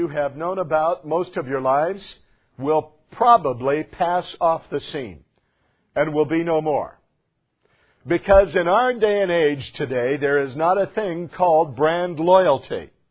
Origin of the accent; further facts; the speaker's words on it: United States; I'm proud of being an American.